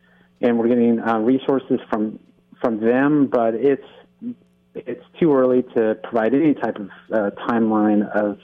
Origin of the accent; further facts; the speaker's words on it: Arcata, California, United States; And I grew up in Arcata, and I was down at the site, and it's hard to see.